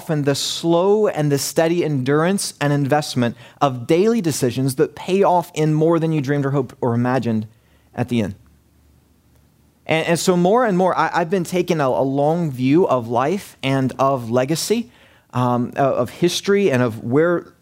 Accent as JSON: {"language": "English", "region": "West Virginia", "country": "United States", "tie": "born or raised there", "said": "I grew up in Lincoln County in West Virginia, the Sticks."}